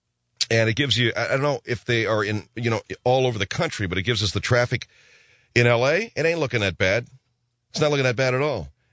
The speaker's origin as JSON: {"language": "English", "town": "Arcadia", "region": "California", "country": "United States", "tie": "born or raised there", "said": "I'm going to be at Dave and Buster's in Arcadia. That's my hometown, baby. It's in the Gap, San Gabriel Valley, that is."}